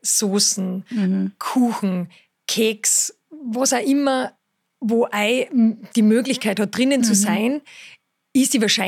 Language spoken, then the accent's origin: German; Austria; grundsätzlich haben wir uns committed als Österreicher